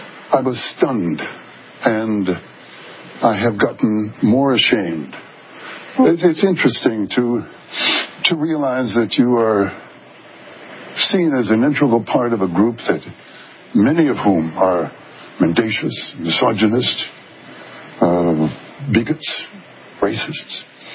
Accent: Canada; I can only say one thing. I'm a Canadian.

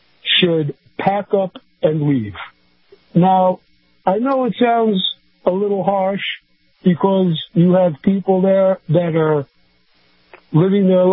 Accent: Queens, New York, United States; I grew up in Queens. And I lived out in Massapequa.

